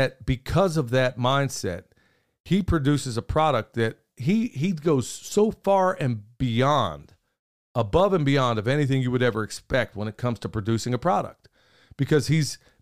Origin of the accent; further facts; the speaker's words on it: United States; I'm a family man second. And then at the end of the day, I guess I'm an American.